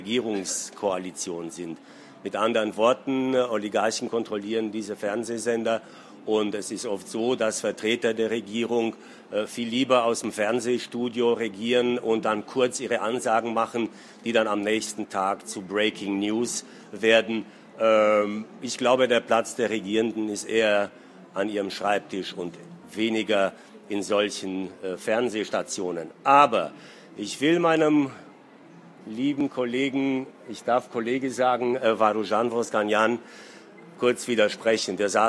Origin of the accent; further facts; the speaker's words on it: Romania; now in Germany; muss ich Angst haben, wenn ich morgen nach Bukarest fliege, dass ich festgenommen werde, weil ich meine alte Heimat diffamiert habe